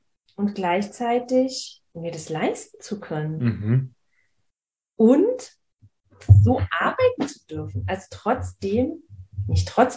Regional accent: Berlin, Germany; ich bin in Marzahn aufgewachsen.

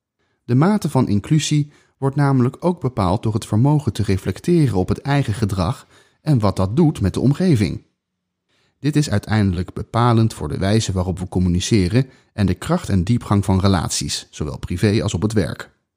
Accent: Netherlands; born there; Ik ben in Nederland geboren uit Turkse ouders en heb vele vormen van racisme en discriminatie meegemaakt.

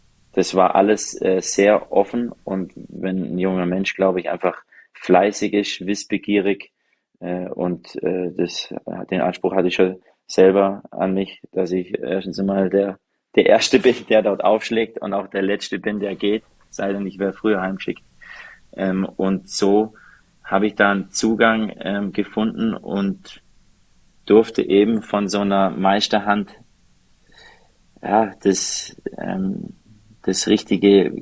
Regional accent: Bavaria, Germany; Dort, wo halt mein Herz hingehört und hier der Bayerische Bodensee, wo ich aufgewachsen bin.

